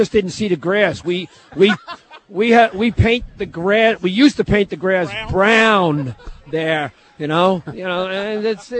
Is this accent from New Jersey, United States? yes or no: yes; New Jersey, United States; I hope so, because I'm from North Jersey, but I'm tired of hearing every time I go visit relatives or something like that, the North Jersey biased up there.